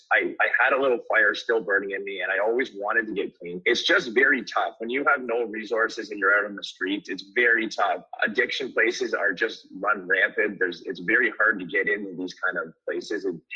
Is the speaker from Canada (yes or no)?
yes; Guelph, Ontario, Canada; also born or lived in St. Catharines; I was born in St. Catharines, but I was raised in Guelph.